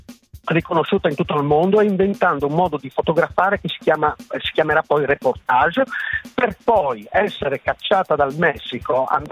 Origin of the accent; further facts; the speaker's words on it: Friuli-Venezia Giulia, Italy; perché noi siamo friulani e quindi gli scioperi li facciamo addirittura alla rovescia, cioè lavorando.